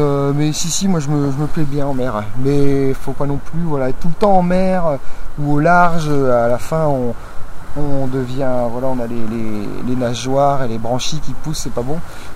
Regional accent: Brest, Brittany, France; La mer fait partie de ma vie et de ma ville aussi, puisque je suis de Brest.

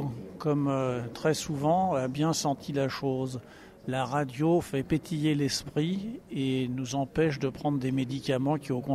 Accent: Paris, Île-de-France, France; De Paris, 20e arrondissement.

